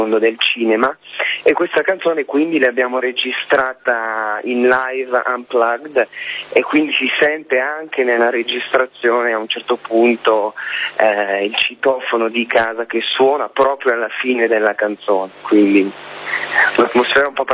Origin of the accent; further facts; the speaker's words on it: France; Italian is a second language; also born or lived in Lyon; quando sono tornato in Francia, perché io sono francese, no?